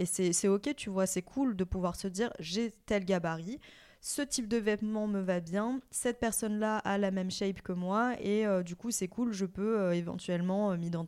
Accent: Vietnam; comme moi, je suis vietnamienne.

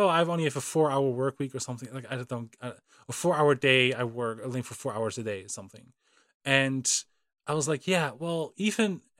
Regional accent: Netherlands; I'm from the Netherlands, we don't have them.

